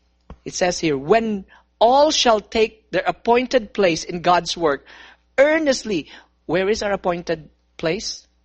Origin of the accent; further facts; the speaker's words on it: Philippines; Manila is the capital of Philippines. And now when we move to my hometown, this is a province. This is a small province